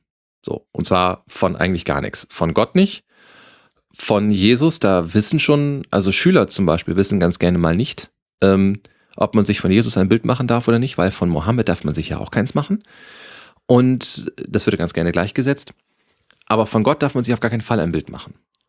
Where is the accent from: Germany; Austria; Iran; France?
Germany; Damme, Lower Saxony; In meiner Heimat wurde es, also es gibt eine. Ich würde sagen, eine Karnevalshochburg in Niedersachsen und das ist Damme.